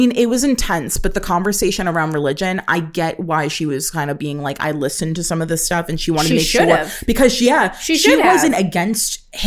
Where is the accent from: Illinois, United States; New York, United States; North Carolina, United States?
New York, United States; New York City; No, I spent my childhood in a major city. I grew up in New York.